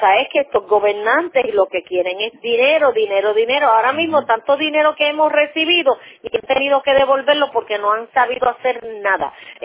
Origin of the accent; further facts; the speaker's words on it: Puerto Rico; now in United States; nosotras como puertorriqueños en Estados Unidos nos tratan igual como si fuéramos inmigrantes